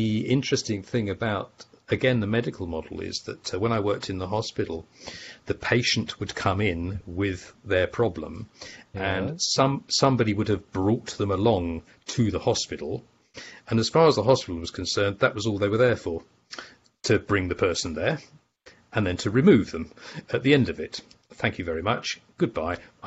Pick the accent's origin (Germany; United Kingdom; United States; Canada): United Kingdom; I'm British. And I work in Britain